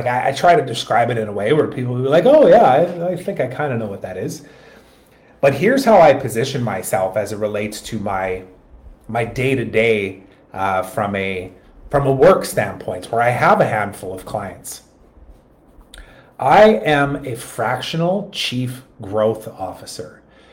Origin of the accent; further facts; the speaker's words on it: Kelowna, British Columbia, Canada; we live around the corner, but we're originally from Kelowna in British Columbia in Canada.